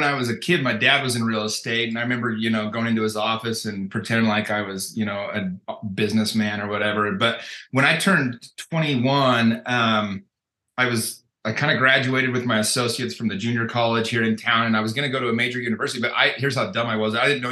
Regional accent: Utah, United States; also born or lived in Mexico / California; So I'm from Utah. Grew up here and lived here most of my life. I went when I was 19 years old. I went and lived in Mexico for 2 years.

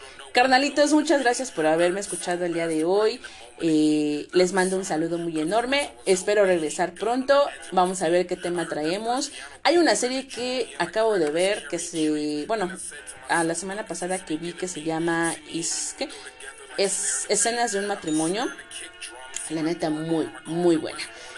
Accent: Puebla, Mexico; a los que somos de aquí de Puebla, puedan acudir a esta manifestación

